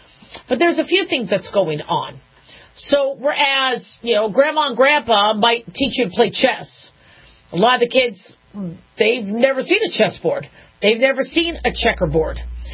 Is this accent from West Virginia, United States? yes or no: no; Phoenix, Arizona, United States; I mean, I grew up in Phoenix, Arizona. We had Wallace and Ladmo.